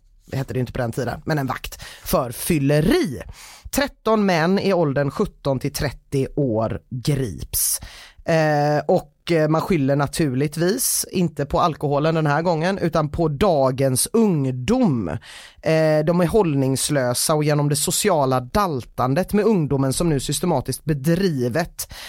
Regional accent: Gothenburg, Västra Götaland County, Sweden; det är någonting med det där jag känner så här att mitt göteborgska hjärta blir alldeles varmt.

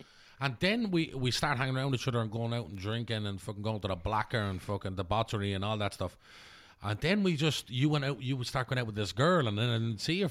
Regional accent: Darndale, Leinster, Ireland; And we're both creatives from Darndale. Do you know what I mean?

